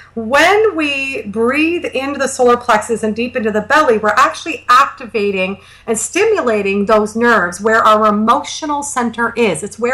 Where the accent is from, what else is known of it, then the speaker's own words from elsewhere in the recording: Canada; I'm Canadian, so I don't have an opinion on his politics.